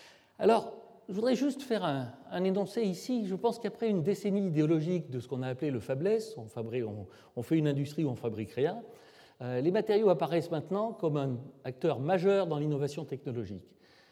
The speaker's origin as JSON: {"language": "French", "town": "Clermont-Ferrand", "region": "Auvergne-Rhône-Alpes", "country": "France", "tie": "born there", "said": "la cathédrale de ma ville natale, Clermont-Ferrand"}